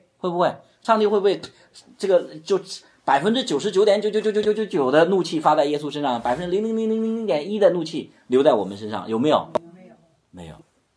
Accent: Inner Mongolia, China; born there; 我原来在我出生在内蒙古，我也知道一点点

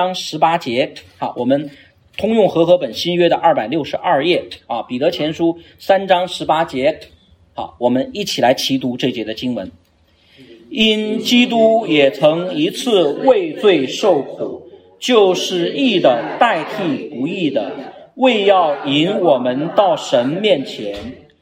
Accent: China; 我们中国人都很喜欢读四大名著

